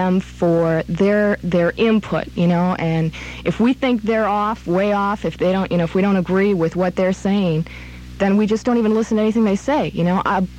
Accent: Madison, Wisconsin, United States; No, originally I'm from Madison, Wisconsin.

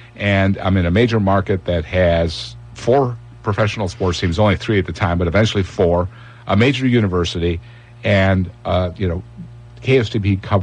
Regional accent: Green Bay, Wisconsin, United States; I was born and raised near Green Bay. And you know what? My dad ran the American Legion Club in Seymour, Wisconsin

